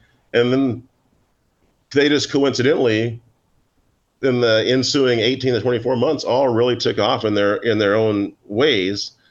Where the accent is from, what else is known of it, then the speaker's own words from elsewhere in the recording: Oklahoma, United States; I grew up in Oklahoma, and my family, especially my grandparents, they subscribed to all of the newspapers, and that was the Daily Oklahoma and the Tulsa World and the Dallas Morning News.